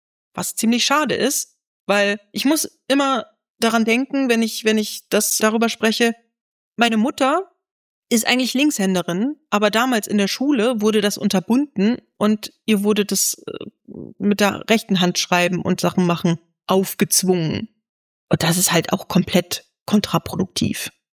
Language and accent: German; Northern Germany, Germany; Ich komme ja nun mal aus dem Norden und da haben wir halt Teetiet nachmittags gehalten